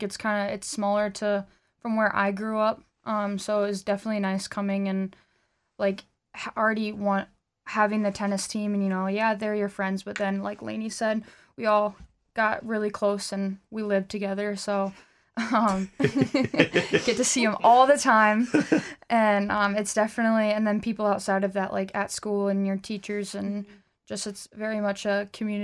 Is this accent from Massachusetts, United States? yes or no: no; Kansas, United States; But I still wanted to go out of state for school, as I'm from Kansas.